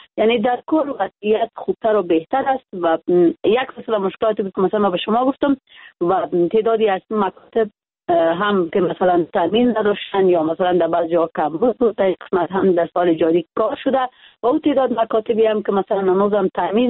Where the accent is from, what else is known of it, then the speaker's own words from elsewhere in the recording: Ghorband, Parwan, Afghanistan; حتی ولسوالی غوربندای ما خوشبختانه ولایت پروان یک ولایتی است